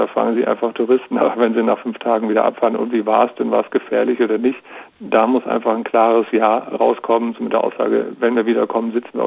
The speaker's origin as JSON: {"language": "German", "region": "Berlin", "country": "Germany", "said": "als Berliner Radfahrer trauen wir uns durch den Großstadtdschungel hier"}